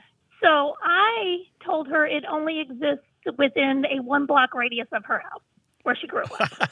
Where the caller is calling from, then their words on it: South Mills, North Carolina, United States; I am calling you from South Mills, North Carolina.